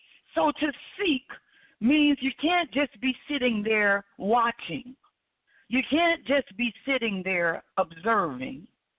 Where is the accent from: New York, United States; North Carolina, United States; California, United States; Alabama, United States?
Alabama, United States; She's in my home state of Alabama.